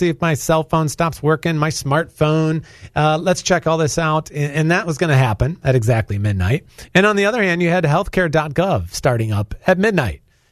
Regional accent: Raleigh, North Carolina, United States; Let me tell you this. I'm from Raleigh, North Carolina.

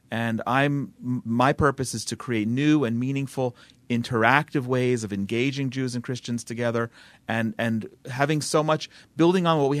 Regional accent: New Jersey, United States; unlike myself growing up in New Jersey

